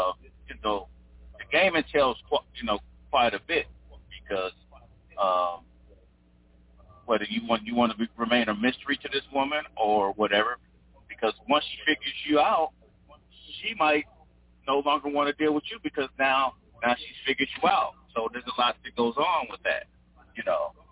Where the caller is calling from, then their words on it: Atlanta, Georgia, United States; also born or lived in Los Angeles; calling from Atlanta, Georgia, via Los Angeles.